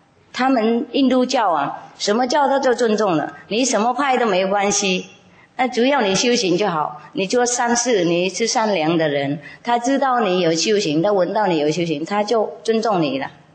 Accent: Vietnam; 然后我们越南人也是这样子，把它露右手出来

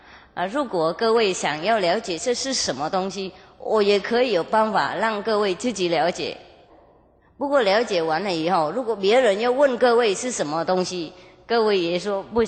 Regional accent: Vietnam; 我们越南人呢，也有一些修行者

